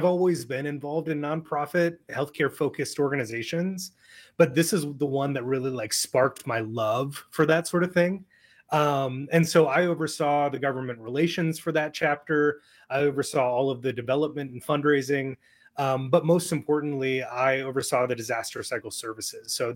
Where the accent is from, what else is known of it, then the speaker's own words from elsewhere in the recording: Fargo, North Dakota, United States; also born or lived in Sioux City; So I was born in Sioux City, Iowa, which is like a little slaughterhouse town. But I moved up to Fargo when my dad was hired to redevelop the downtown in Fargo.